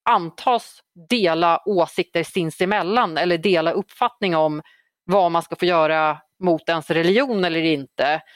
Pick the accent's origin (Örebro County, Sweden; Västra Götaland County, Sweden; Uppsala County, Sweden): Uppsala County, Sweden; Gottsunda; Gottsunda, där jag växte upp i några år under tonåren och så.